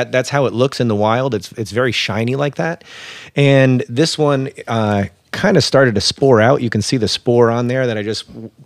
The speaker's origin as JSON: {"language": "English", "town": "East Berne", "region": "New York", "country": "United States", "said": "Yeah, I am from East Bern, New York, which is part of the hill towns."}